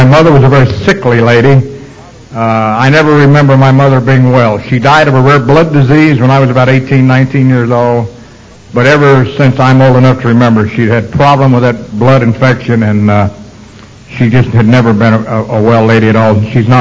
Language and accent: English; Louisville, Kentucky, United States; But I come from Louisville, Kentucky. I was born and raised there, and I tell you that because for me that's proper English.